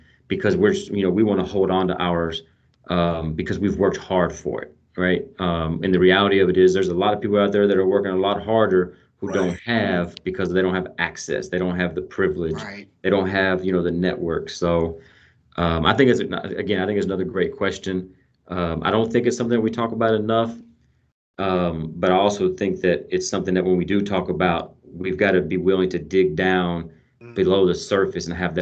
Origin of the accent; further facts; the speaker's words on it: Kentucky, United States; And Daniel, I was about to give a high five because I'm from Kentucky as well.